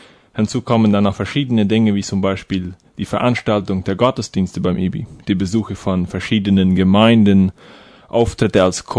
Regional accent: Menno Colony, Boquerón, Paraguay; ich bin 24 Jahre alt und ich komme aus der Kolonie Menno.

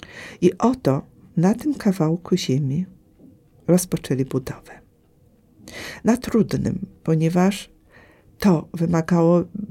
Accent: Podlaskie Voivodeship, Poland; I my z Białostoczyzny powinniśmy ich wspomóc swoimi ofiarami

